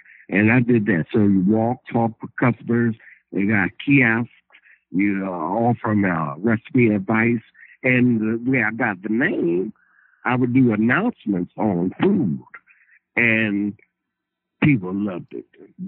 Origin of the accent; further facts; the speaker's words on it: New Orleans, Louisiana, United States; moved away as an adult; now in Lexington, United States; Well, originally, I'm from New Orleans.